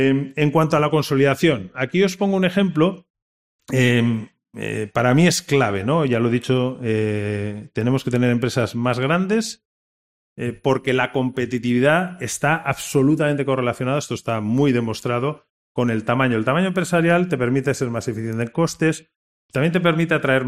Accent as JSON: {"language": "Spanish", "region": "Aragon", "country": "Spain", "said": "Valencia por los cítricos, mi tierra Aragón por el porcino."}